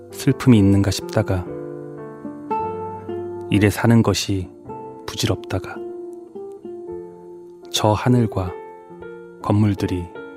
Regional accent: Chungju, North Chungcheong, South Korea; 저는 충주에서 올라왔습니다

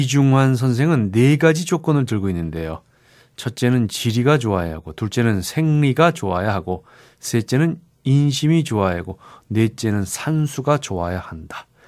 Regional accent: Seoul, South Korea; also born or lived in Gwangmyeong; 돌도 되기 전에 서울로 이사와서 저도 서울에서 지금까지 계속 살고 있어요.

